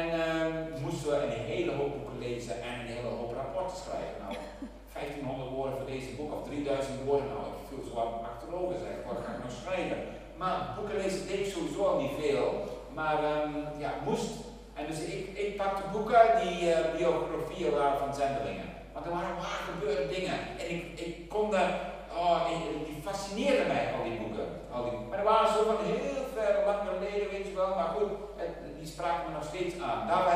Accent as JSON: {"language": "Dutch", "region": "Sarawak", "country": "Malaysia", "said": "Weet je, bij ons in Borneo zijn er zoveel opwekkingen gebeurd in het verleden."}